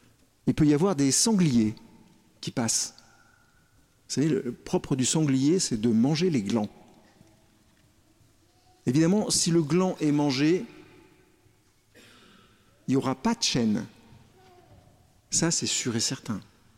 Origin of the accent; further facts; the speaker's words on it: France; Ce grand chêne immense, chez nous en France, sa vie peut durer 100 ans, 200 ans.